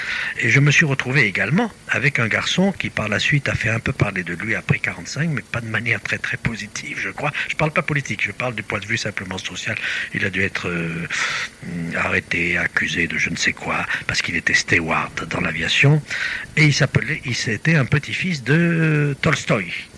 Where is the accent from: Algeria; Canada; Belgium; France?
France; Marseille, Provence-Alpes-Côte d'Azur; born there; je suis né à Marseille, rue des Bons Enfants, le 2 avril 1922.